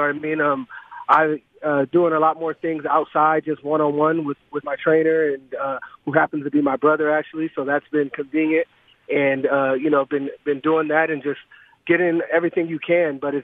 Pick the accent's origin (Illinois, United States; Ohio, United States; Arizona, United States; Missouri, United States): Arizona, United States; got a great opportunity to play here for the Arizona Cardinals. It's my hometown.